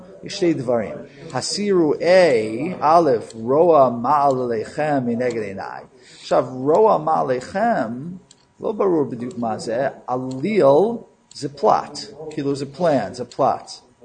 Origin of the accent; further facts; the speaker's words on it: New York, United States; אני מניו יורק, אז כששמים את הרדיו, כאילו שמדליקים את הרדיו, אז כל דבר שני זה רצח.